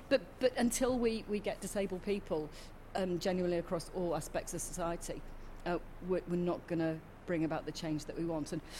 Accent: Wales, United Kingdom; because I'm Welsh, so I talk really quickly.

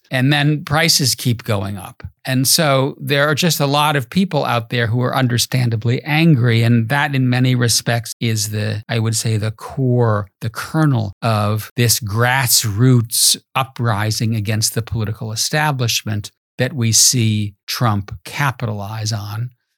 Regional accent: Wisconsin, United States; I grew up in Wisconsin, and when I was a child in Wisconsin, it was a very happy place, a very centrist place.

